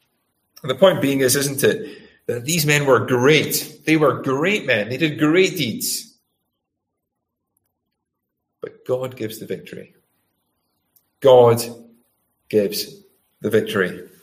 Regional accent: Scotland, United Kingdom; maybe for me as well as a Scotsman

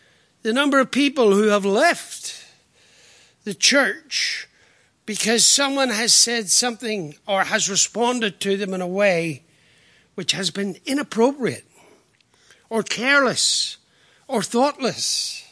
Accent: Ireland; I know I'm an Irishman, but do you get that?

